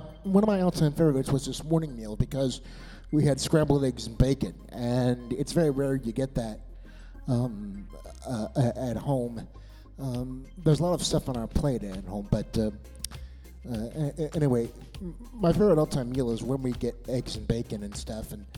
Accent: Costa Valley, California, United States; I'm from Costa Valley, California, and I've been coming here ever since I was 8

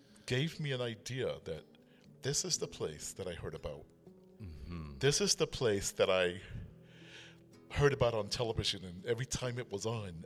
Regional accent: Mississippi, United States; also born or lived in Miami Beach / Alabama; now in California, United States; I wasn't born there. I was born in Miami Beach, Florida, but I lived in Mississippi and Alabama with my family.

